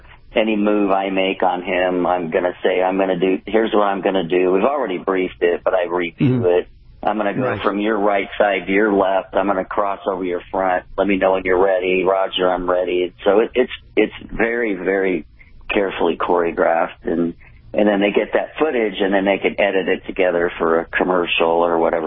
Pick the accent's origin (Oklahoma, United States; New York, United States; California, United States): California, United States; Los Angeles; I'm this kid from Los Angeles